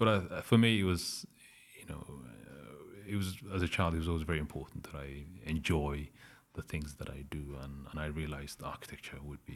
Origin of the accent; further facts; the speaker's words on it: Manchester, North West England, United Kingdom; also born or lived in Hargeisa, Somalia; was actually born in Somalia, in Somalia's second biggest city in the late 80s. The family moved to Manchester, and that's where I grew up in Manchester and came to study architecture in London.